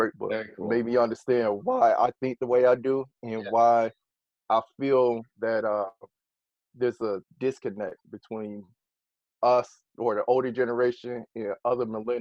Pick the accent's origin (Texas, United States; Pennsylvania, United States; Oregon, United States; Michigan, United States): Michigan, United States; Detroit; Yeah. So, yeah, I grew up in Detroit, still here in Detroit.